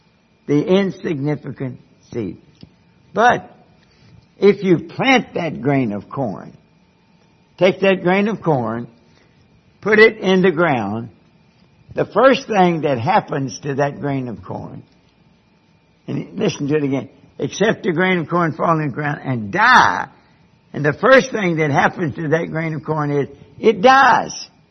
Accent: Kentucky, United States; But being born and raised in Kentucky, then I knew a lot more about corn.

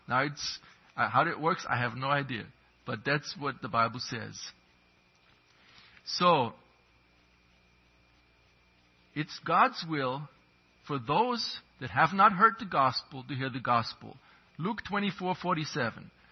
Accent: Germany; When I grew up in Germany, the land of Luther, and there's churches everywhere.

